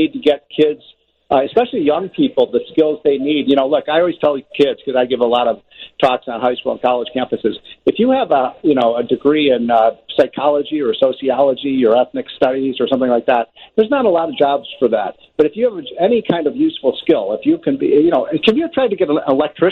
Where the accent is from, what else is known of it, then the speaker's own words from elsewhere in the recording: Chicago, Illinois, United States; But, you know, I grew up in Illinois. As you know, I'm a Chicago boy.